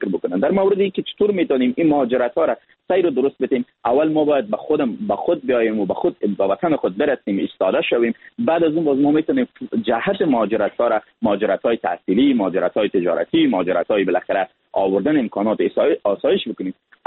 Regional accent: Afghanistan; از افغانستان نهایت تلاش خودم میکنم که تصویر یا ایمیج یا سافت پاور یا در واقع تظاهر از نمایندگی از وطن خودم به شکل سلامت بکنم.

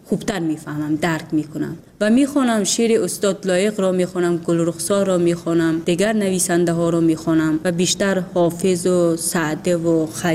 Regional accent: Tajikistan; اصلا وقتی که من بیرون از تاجیکستانم بودم،

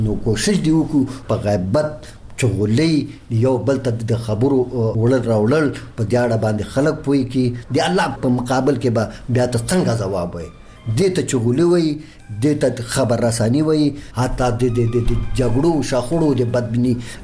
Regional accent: Nangarhar, Afghanistan; زه د ننګرهار ولایت اوسیدونکی یم.

